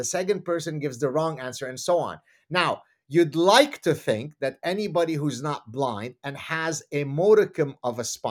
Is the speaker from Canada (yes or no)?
yes; Canada; I'm Canadian. I truly don't have a dog in this fight.